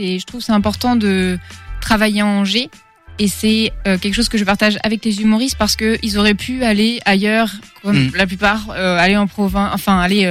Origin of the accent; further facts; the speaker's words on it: Algeria; also born or lived in Finland / France; moi je suis finlandaise algérienne, donc je suis née en Finlande, j'ai grandi une grande partie en Algérie, puis en France, et donc j'ai encore ma mère là-bas